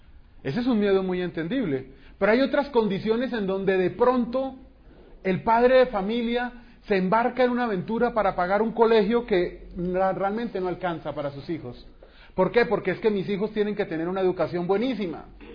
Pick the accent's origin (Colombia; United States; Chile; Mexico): Colombia; Bogotá, Bogotá Capital District; born there; En la costa atlántica, de donde provengo, pues mis padres son de allá, nosotros nacimos aquí en Bogotá